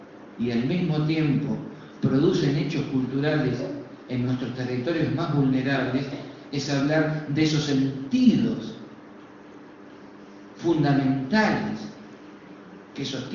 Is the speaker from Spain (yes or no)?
no; Patagonia, Argentina; Yo vengo de la Patagonia y a veces entre una, al interior de una provincia se demoran 10 horas de llegar